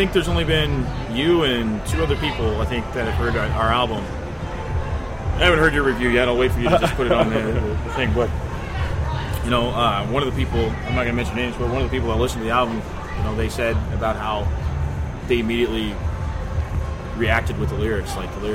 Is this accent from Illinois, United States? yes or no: yes; Heron, Illinois, United States; I'm from Heron, Illinois. Raised there, and I worked at the big Clear Channel rock station.